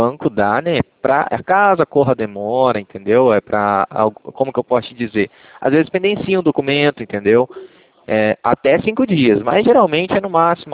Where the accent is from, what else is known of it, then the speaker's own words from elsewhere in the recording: Cornélio Procópio, Paraná, Brazil; Não, eu sou de Cornélio Procópio.